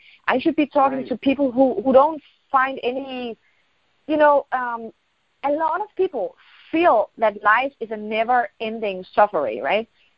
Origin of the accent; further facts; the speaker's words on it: Denmark; also born or lived in Morocco; I'm not born in Denmark. I was born in Morocco, but I grew up in Denmark.